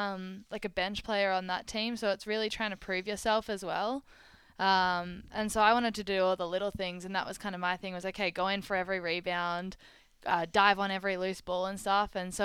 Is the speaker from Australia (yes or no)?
yes; Australia; The one percenters, that's what we always talk about being an Australian player, is the one percenters, and yeah, diving on loose balls, getting the tough rebounds and making the easy passes. That's kind of the things that are instilled in us from a really young age.